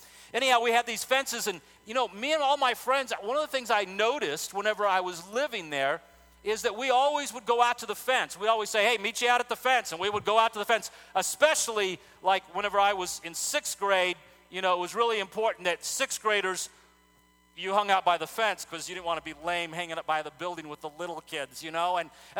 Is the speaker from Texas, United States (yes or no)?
yes; El Paso, Texas, United States; When I was growing up in El Paso, Texas, I went to Scottsdale Elementary first, and then later on to Eastwood Heights Elementary.